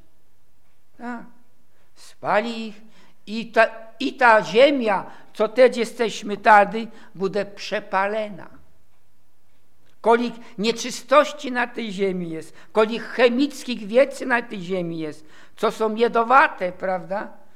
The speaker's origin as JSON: {"language": "Polish", "town": "Katowice", "region": "Silesian Voivodeship", "country": "Poland", "also_born_or_lived": "Nysa", "said": "miasto Nysa, tam gdzie ja się urodziłem. No i ja jestem z Katowic"}